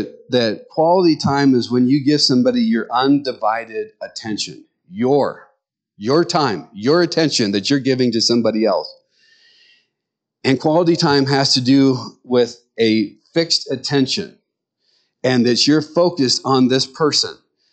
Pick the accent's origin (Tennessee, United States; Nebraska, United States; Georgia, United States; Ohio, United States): Nebraska, United States; They would say, where is your accent from? And we would say, we're from Nebraska.